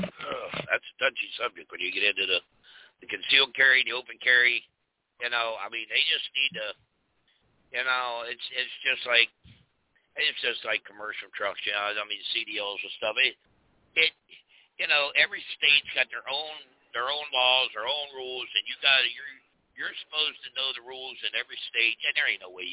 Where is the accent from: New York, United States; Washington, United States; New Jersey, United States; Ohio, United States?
Ohio, United States; I said, well, I'm from Ohio. I said, I'll keep my permit, thank you.